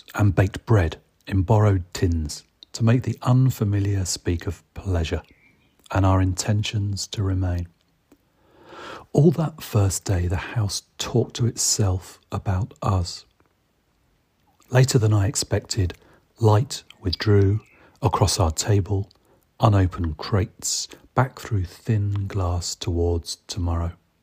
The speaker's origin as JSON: {"language": "English", "region": "England", "country": "United Kingdom", "said": "As well as being English, I'm also a little bit Irish."}